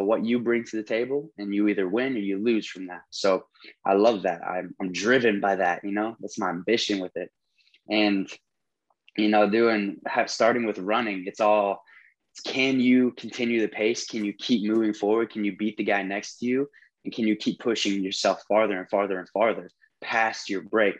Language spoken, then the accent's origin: English; Canton, Illinois, United States; also born or lived in Galesburg; I'm from Illinois, super small town in Illinois. Not very many people know it, but it's called Canton, Illinois. It's close to Peoria, but that's where I was raised. I was born in Galesburg.